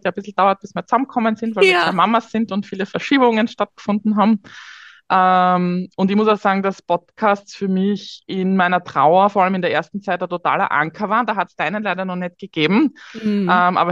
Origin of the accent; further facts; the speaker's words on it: Graz, Styria, Austria; moved away; Ich bin eine Österreicherin, das hört man wahrscheinlich. Ich komme aus der Steiermark, aus Graz, habe aber die letzten Jahre und auch, als ich meine Schwester verloren habe, im Ausland gelebt, also war nicht in Österreich zu Hause